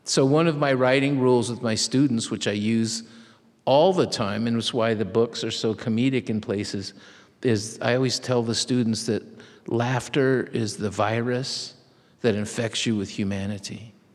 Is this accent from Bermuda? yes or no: no; Mexico; accent: Mexican; It's no accident to me that in fifth grade, I lost my Mexican accent and started speaking like my mother.